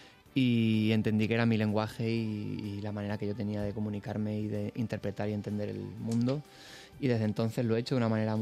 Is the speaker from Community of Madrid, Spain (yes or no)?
yes; Rivas-Vaciamadrid, Community of Madrid, Spain; los cuatro somos todos de Rivas y somos todos hijos de esa generación